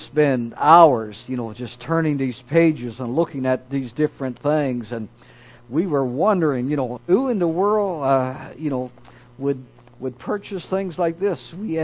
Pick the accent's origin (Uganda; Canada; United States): Canada; Newfoundland and Labrador; as a boy growing up in Newfoundland, Canada, one of the most exciting times of the year had to be Christmas time, or the winter time.